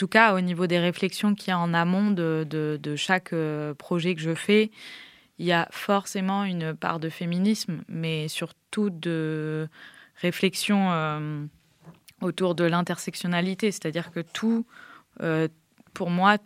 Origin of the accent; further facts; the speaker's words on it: Réunion, France; moi j'ai été élevée à La Réunion, après je suis partie faire mes études, ensuite je suis revenue